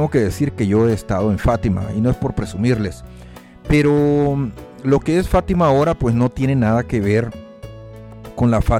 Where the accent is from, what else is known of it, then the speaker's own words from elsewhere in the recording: El Salvador; donde yo nací, como donde tuve mi primer encuentro con Jesús, es precisamente la parroquia de Fátima, allá en El Salvador.